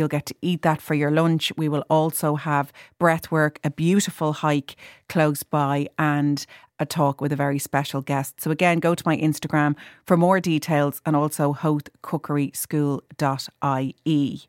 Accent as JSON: {"language": "English", "town": "Howth", "region": "Leinster", "country": "Ireland", "tie": "born or raised there", "said": "my hometown of Howth in County Dublin"}